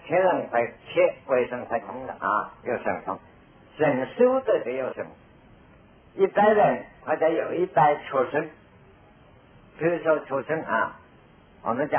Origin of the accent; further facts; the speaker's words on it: Zhejiang, China; 乡下海边啊，因为我的家乡就是台湾海峡的对面啊，就是浙江这一边这个角啊，福建是这一边。